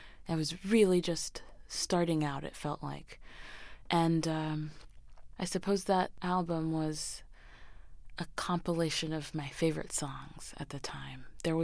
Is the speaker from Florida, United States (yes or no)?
yes; Miami, Florida, United States; first language French; English is a second language; My mother is French and my father is Haitian, and it was my first language. My parents wanted us, both my sister and I, to speak French, and that was the way to do it. We lived in Miami